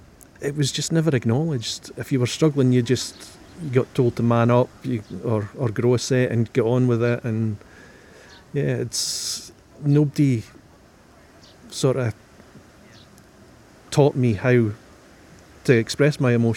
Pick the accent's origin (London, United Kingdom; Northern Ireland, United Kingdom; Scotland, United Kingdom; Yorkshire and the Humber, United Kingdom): Scotland, United Kingdom; Arbroath; I come from Arbroath, 52 years old